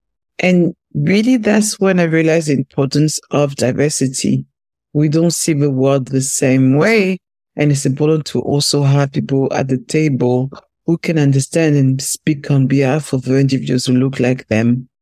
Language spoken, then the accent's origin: English; Paris, Île-de-France, France; So I was born in Paris.